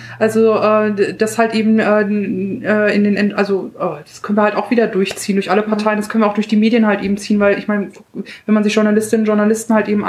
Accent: Münster, North Rhine-Westphalia, Germany; ich komme ja aus dem Westen, Münster, eine vermeintlich sehr bürgerliche Stadt, ne, aber ich komme aus Münster Kinderhaus. Das ist ein Stadtteil, der mit die größte Dichte an Kinderarmut hat, bundesweit.

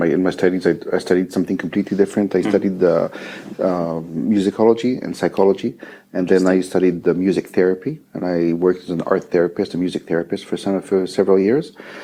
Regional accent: Israel; first language French; English is a second language; Well, originally, I'm from Israel, and I was born in a bilingual situation. So both my parents are French, and I grew up in French and then in Hebrew

